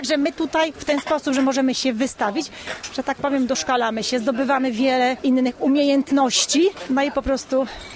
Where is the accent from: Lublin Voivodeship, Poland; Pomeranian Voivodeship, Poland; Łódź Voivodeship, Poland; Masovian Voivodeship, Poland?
Pomeranian Voivodeship, Poland; Kościerzyna; Jesteśmy tutaj na miejscu, bo jesteśmy z Kościerzyna.